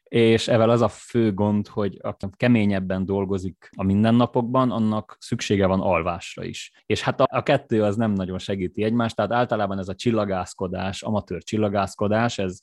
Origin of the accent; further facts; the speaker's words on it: Harghita, Romania; az a óriási szerencse ért, hogy egy olyan helyen nőttem fel, ahol tényleg közel volt a természet, volt egy nyári házunk, nagyon sok időt töltöttem ott, ez Gyergyószent Miklós mellett volt